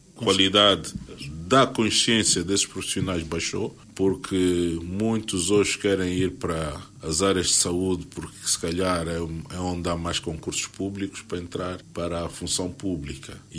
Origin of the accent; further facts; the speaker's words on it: Angola; E nós somos angolanos, estamos aqui